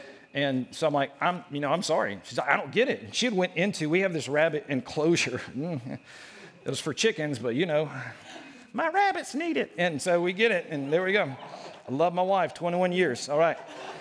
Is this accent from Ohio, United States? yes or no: no; Mississippi, United States; now in Illinois, United States; We're from Mississippi originally. Don't judge me. I haven't been there in 19 years. But that's where my wife and I are from. And God moved us to Illinois.